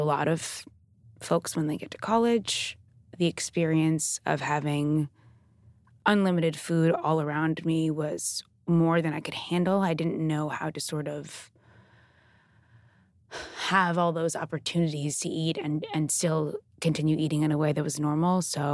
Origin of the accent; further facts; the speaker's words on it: Long Island, New York, United States; I grew up in the New York City suburbs on Long Island.